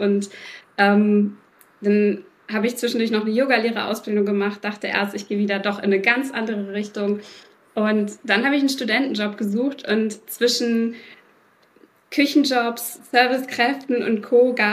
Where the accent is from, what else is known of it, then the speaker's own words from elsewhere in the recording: North Rhine-Westphalia, Germany; ich komme aus Nordrhein-Westfalen.